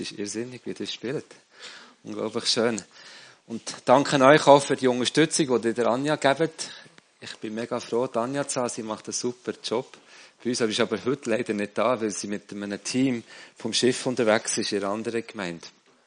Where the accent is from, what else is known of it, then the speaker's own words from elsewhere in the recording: Bern, Switzerland; now in Zürich, Switzerland; Ich bin selber im Bernbiet aufgewachsen. Ich hoffe, ihr versteht meinen Dialekt, sonst müsst ihr auf Hochdeutsch umstellen. Ich bin Müllersohn, ich bin auf dem Land aufgewachsen, wohne heute mitten in der Stadt Zürich.